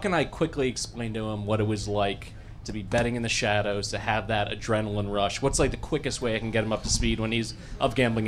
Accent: Darien, Connecticut, United States; from Darien, Connecticut.

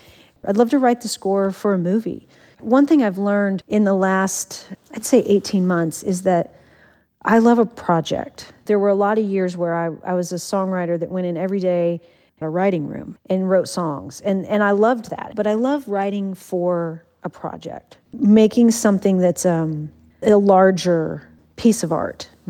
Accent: Morton, Washington, United States; I feel so lucky to grow up where I grew up. I think Morton was about a 1,000-person town.

